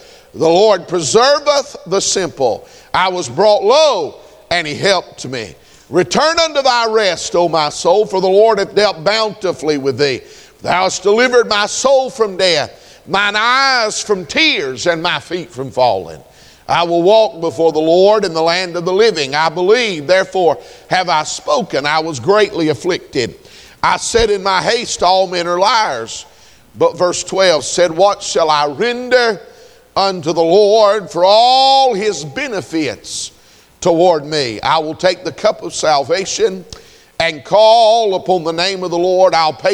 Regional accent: Gainesville, Georgia, United States; When I grew up in Gainesville, Georgia, and they still do it.

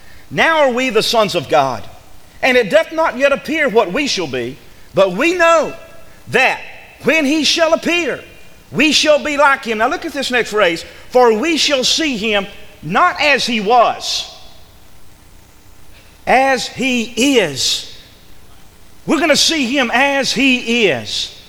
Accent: the South, United States; accent: southern; And I say all, my southern accent, I'm not saying all, A-L-L, I'm saying A-W-E, all.

